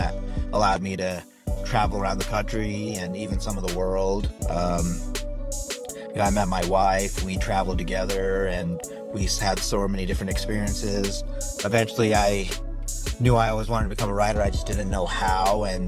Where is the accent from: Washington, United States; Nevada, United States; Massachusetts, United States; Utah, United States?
Nevada, United States; And my parents moved here when I was a baby to the United States. So I grew up here in Nevada first and, you know, spent my childhood there.